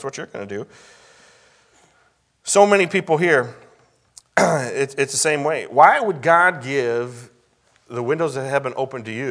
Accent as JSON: {"language": "English", "town": "Adrian", "region": "Michigan", "country": "United States", "tie": "born or raised there", "said": "I grew up in Adrian, when you probably could leave your doors unlocked."}